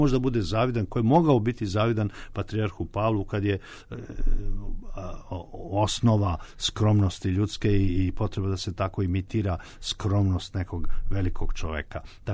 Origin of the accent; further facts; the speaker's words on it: Serbia; mi to imamo, nažalost, kao Srbi